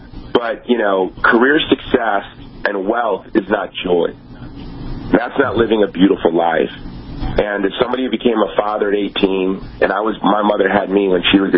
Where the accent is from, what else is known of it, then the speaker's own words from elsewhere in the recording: Hawaii, United States; the first black president who, you know, was raised in my home state of Hawaii